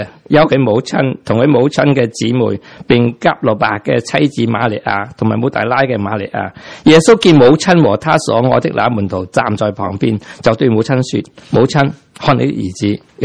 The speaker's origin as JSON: {"language": "Cantonese", "country": "Taiwan", "said": "其实我哋台湾嚟嘅人咧"}